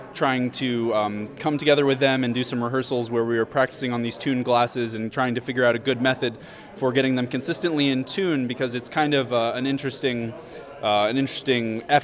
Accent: Chapel Hill, North Carolina, United States; I'm from Chapel Hill, North Carolina.

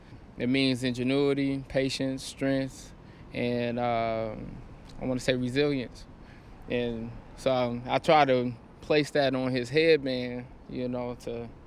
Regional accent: Oakland, California, United States; I grew up by the lake.

